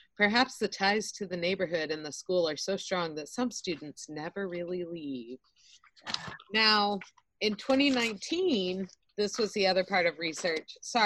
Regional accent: Austin, Texas, United States; so I grew up in Austin, and I remember always, you know, East Austin, when I was there up until like 2004 was when we moved out.

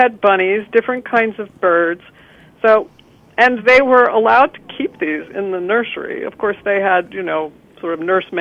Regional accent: United States; which at least for me as an American is like my sort of image, my internal image of what the English countryside looks like

